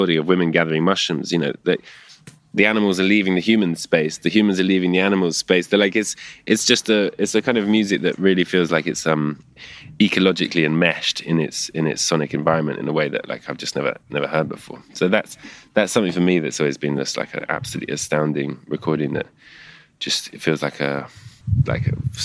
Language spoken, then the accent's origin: English; England, United Kingdom; I think it's just the fact that I'm English and grew up here